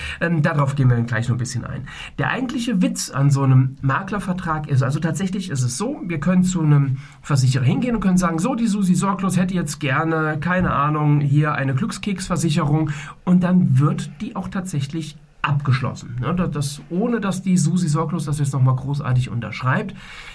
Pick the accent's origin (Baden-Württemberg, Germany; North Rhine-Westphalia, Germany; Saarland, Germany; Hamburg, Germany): North Rhine-Westphalia, Germany; wie man bei uns im Siegerland sagt.